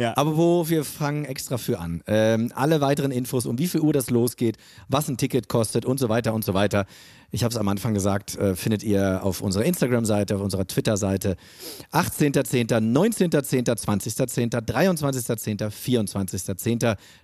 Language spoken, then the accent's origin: German; Bremen, Germany; born or raised there